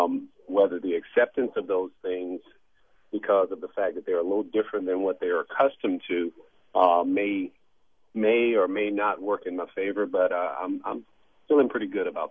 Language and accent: English; Louisiana, United States; once I made it back here to Louisiana into my hometown area